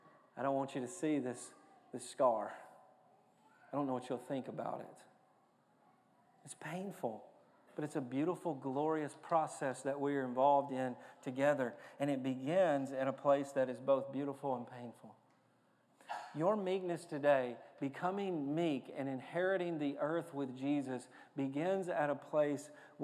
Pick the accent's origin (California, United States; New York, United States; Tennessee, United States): Tennessee, United States; Lewisburg; I grew up in Lewisburg, Tennessee. I was about 30 minutes from the walking horse capital of the world.